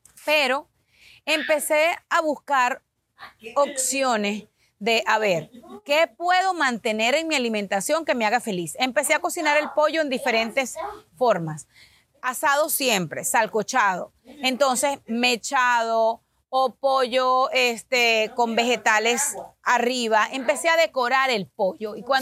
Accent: Venezuela; Como latina, ¿ok? Venezolana, no puede faltar en tu alimentación una arepa.

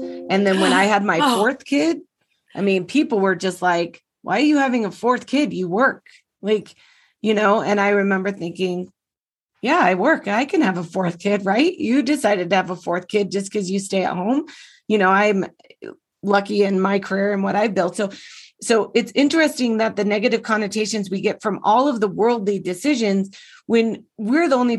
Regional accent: Utah, United States; I was born and raised in Utah. Like I said, a very, you know, conservative, very religious state.

